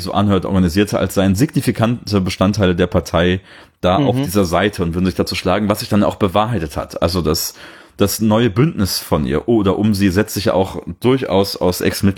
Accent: Cologne, North Rhine-Westphalia, Germany; in meiner Heimatstadt und so, ja, in Köln, wo ich lange gelebt habe

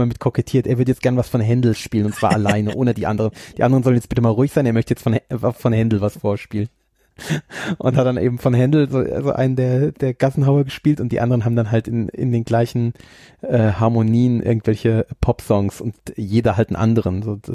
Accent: Germany

